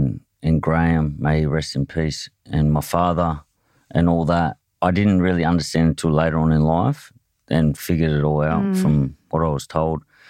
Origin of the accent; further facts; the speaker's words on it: Hobart, Tasmania, Australia; Yeah, I grew up in, I was born in Hobart, a place called Clarendonville, and I was there with my mum and dad